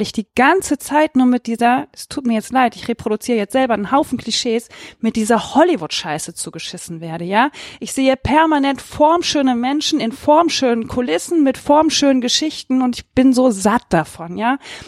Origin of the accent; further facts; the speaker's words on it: Remscheid, North Rhine-Westphalia, Germany; Ich komme aus Remscheid.